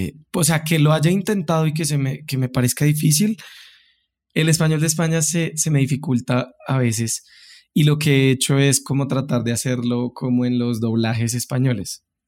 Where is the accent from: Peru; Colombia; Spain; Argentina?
Colombia; yo soy de Colombia y todos sabemos que en Colombia tenemos un estereotipo desde los 80